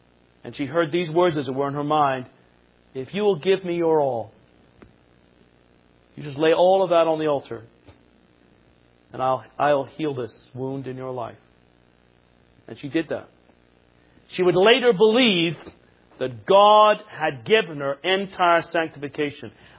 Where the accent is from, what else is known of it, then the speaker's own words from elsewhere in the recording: Canada; I'm a Canadian.